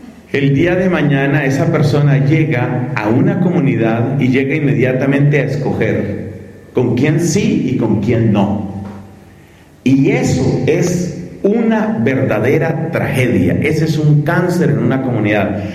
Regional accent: Colombia; Resulta que estaba viviendo yo en esa época en Chiquinquirá, en mi país

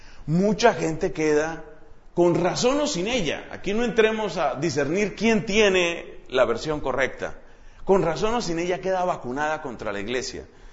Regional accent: Colombia; Nosotros allá en mi país, pues recordamos con mucho orgullo que la primera universidad de Colombia

